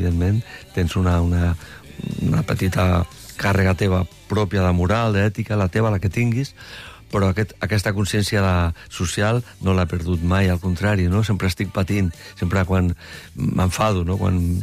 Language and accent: Catalan; Barcelona, Catalonia, Spain; Jo vaig néixer al barri, al Poblenou, a la caseta, a la planta baixa, no? Que érem ben bé, érem quasi barraquetes, no? D'emigrants, la gent que venia de Múrcia, d'Andalusia... I jo sóc fill del barri